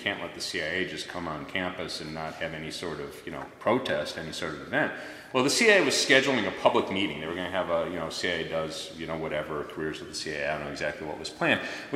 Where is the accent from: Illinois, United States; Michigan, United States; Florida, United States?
Illinois, United States; Chicago; I grew up in Chicago